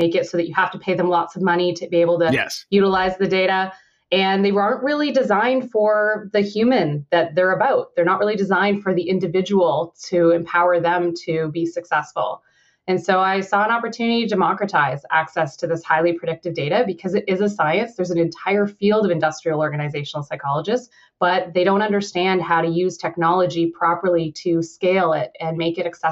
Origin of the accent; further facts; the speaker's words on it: Canada; I'm Canadian. I'm a mom of two, an 11 and 6-year-olds that are crazy full of energy.